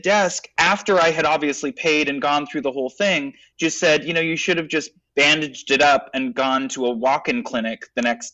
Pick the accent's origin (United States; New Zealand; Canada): Canada